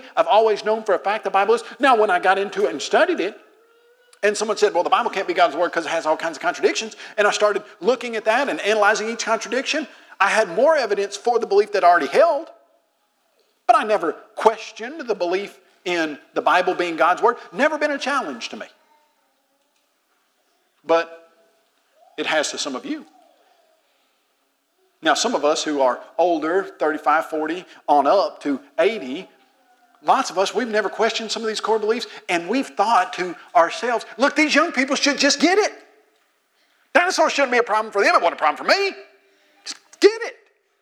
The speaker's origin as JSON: {"language": "English", "region": "Tennessee", "country": "United States", "tie": "born or raised there", "said": "I grew up in the Lord's church. I was knocking doors at age 5 in East Tennessee."}